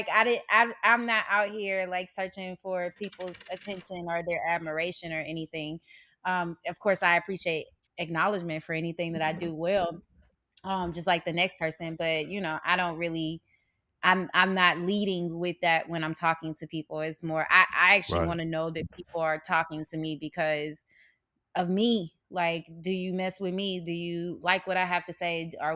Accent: St. Louis, Missouri, United States; because I'm from St. Louis, Missouri.

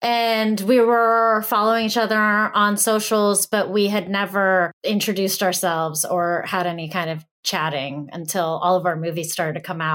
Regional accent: Greensburg, Pennsylvania, United States; I grew up in Greensburg, Pennsylvania, which is right outside of Pittsburgh. Had a really great childhood.

